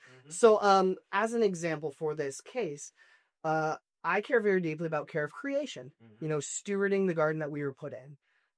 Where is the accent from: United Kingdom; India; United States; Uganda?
Uganda; where I grew up in Uganda, for example